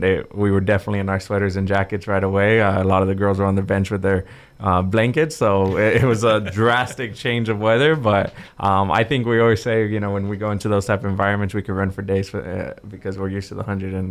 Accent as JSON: {"language": "English", "town": "Bakersfield", "region": "California", "country": "United States", "tie": "born or raised there", "said": "I grew up in Bakersfield, so used to soccer in the winter."}